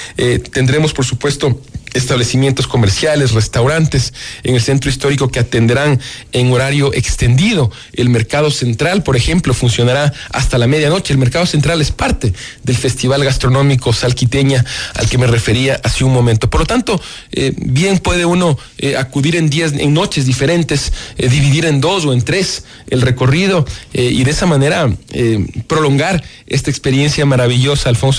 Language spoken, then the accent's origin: Spanish; Quito, Pichincha, Ecuador; consolidar el orgullo de la quiteñidad a partir de estar conscientes de lo que como quiteños nos merecemos y tenemos la fortuna de poder disfrutar aquí